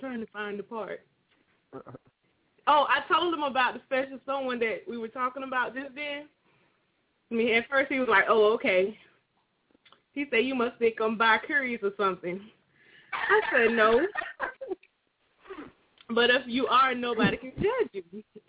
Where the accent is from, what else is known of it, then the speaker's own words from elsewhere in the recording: Florida, United States; I'm from Florida. I'm from Florida.